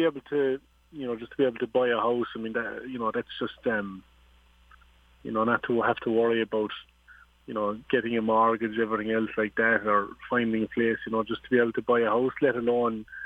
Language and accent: English; County Cork, Ireland; I grew up in West Cork in Ireland, and, you know, County Cork in particular is, you know, point-to-point central almost.